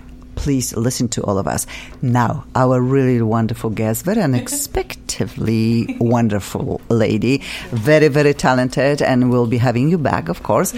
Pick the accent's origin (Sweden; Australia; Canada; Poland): Poland; I am from Poland.